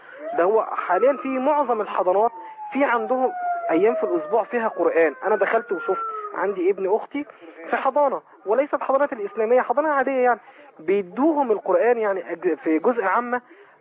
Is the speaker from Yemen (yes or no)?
no; Alexandria, Alexandria Governorate, Egypt; كشيخ المعهد عندنا في اسكندريه